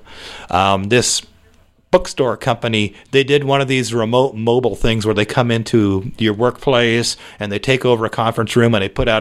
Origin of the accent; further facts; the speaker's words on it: Tracy, California, United States; also born or lived in Stockton; I grew up over in Tracy and Stockton.